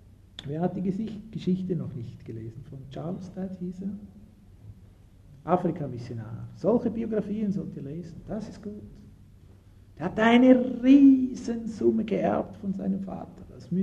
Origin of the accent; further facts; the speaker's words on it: Southern Italy, Italy; German is a second language; Zum Beispiel bei uns in Süditalien, da gibt es viele Wohnungen, die leer stehen.